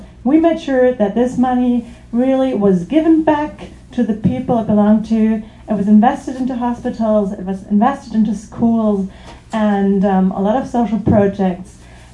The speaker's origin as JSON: {"language": "English", "country": "Switzerland", "said": "I'm from Switzerland"}